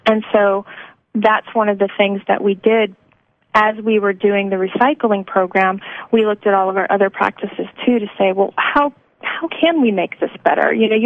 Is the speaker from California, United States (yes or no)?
yes; Fremont, California, United States; Yeah, I'm a Bay Area girl by origin. And I grew up in California in the drought years